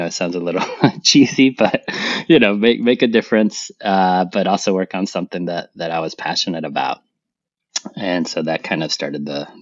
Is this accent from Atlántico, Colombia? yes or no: yes; Barranquilla, Atlántico, Colombia; also born or lived in Brazil; I was born in Brazil. My family was living there at the time. And then my mom wanted to move back home, and she's from Colombia. My father was from Bolivia. So I lived in Colombia up until the time I was maybe 6 years old.